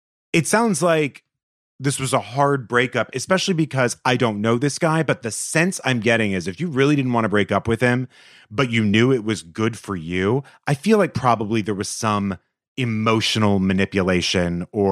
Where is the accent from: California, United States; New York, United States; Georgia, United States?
New York, United States; New York City; I'm a New Yorker and I'm finally about to move to a new apartment in the city after 10 years in my current place